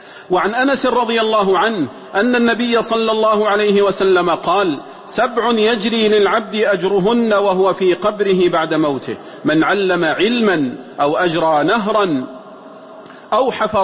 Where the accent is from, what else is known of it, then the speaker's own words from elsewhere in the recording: Saudi Arabia; واحفظ نحفظ بلادنا المملكة العربية السعودية من كيد الكائدين